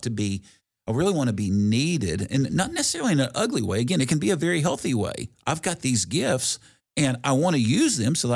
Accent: the South, United States; I grew up in the South. I grew up with some Southern aunts and grandma who were very much those.

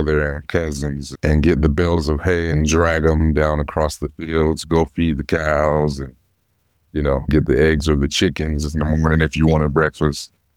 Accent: Opelika, Alabama, United States; I grew up in Opelika, Alabama, and also spent a lot of time with my grandmother and my great-grandmother on their farm in Salem, Alabama

